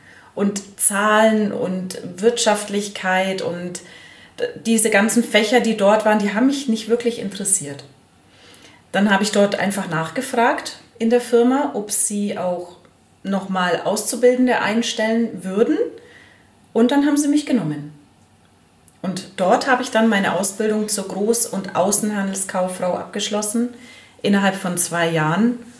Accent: Bavaria, Germany; ich bin 40 Jahre alt und ich komme aus dem Allgäu

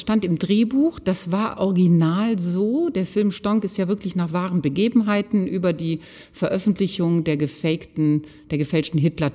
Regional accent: Solingen, North Rhine-Westphalia, Germany; in Solingen, meiner Heimatstadt. Ich bin ja strengstens katholisch aufgewachsen.

